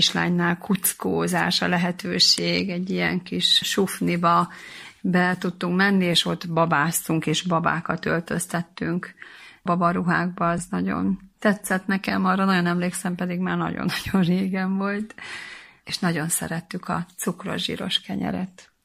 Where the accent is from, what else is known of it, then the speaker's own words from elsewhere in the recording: Hungary; now in Budapest, Hungary; én vidéken nőttem fel, és ugye sokat voltam szabadidőben a nagyszülőknél